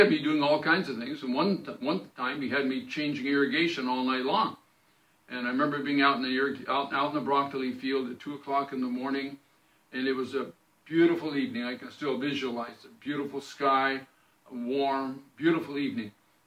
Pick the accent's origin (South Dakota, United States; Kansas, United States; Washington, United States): Washington, United States; I grew up in Washington State in, I guess you would call it a lower class, maybe middle-lower class. We were very poor in my family.